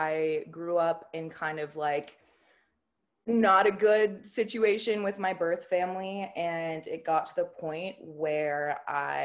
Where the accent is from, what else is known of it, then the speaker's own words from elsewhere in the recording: Los Angeles, California, United States; Yes, born and raised